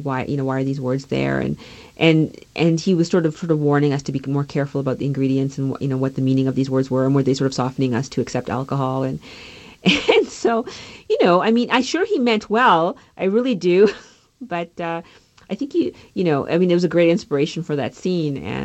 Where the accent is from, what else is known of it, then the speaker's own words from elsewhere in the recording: Canada; for years as a kid growing up in Canada